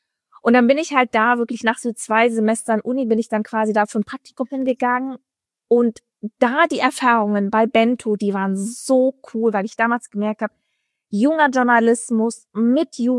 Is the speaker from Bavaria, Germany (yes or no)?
no; Dortmund, North Rhine-Westphalia, Germany; Ich komme aus Dortmund.